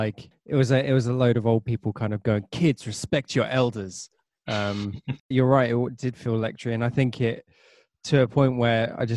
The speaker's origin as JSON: {"language": "English", "country": "United Kingdom", "said": "you know, a Brit"}